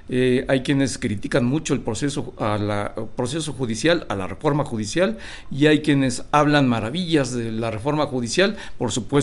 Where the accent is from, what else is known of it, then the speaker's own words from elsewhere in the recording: State of Mexico, Mexico; yo soy del Estado de México, pero lo cierto es que, bueno, incluso en el Estado de México hay elecciones